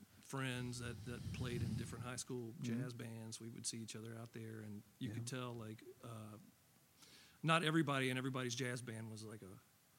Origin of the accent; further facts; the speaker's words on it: Baton Rouge, Louisiana, United States; We grew up in North Baton Rouge in the North Highlands neighborhood around Plank and Evangeline.